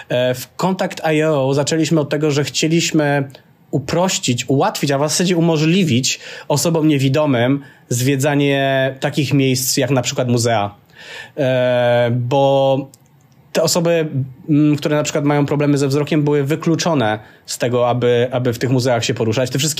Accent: Silesian Voivodeship, Poland; Pochodzę z małej miejscowości w okolicach Żywca i tam się wychowałem

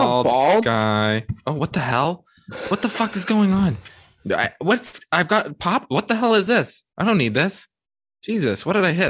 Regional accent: United States; Sorry, Smarties is the American. I'm so American.

